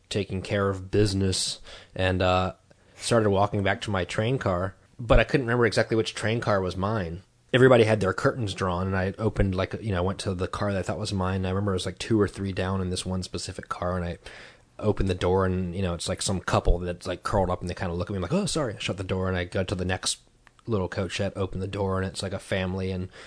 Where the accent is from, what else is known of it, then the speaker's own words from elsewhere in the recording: United States; And I'm still an American.